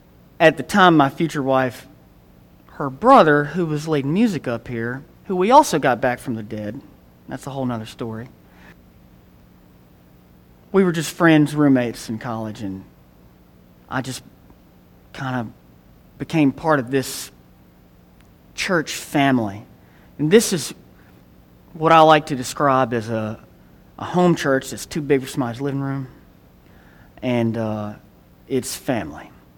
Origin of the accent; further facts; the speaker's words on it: Columbus, United States; I grew up in Columbus, got burned.